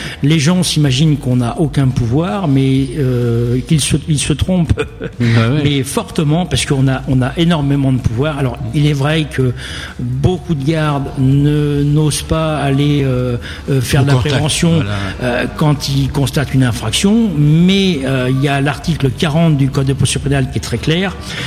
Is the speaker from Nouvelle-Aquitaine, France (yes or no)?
yes; Nouvelle-Aquitaine, France; Moi, je suis du nord du département. Moi, je suis de Charente-Limousine.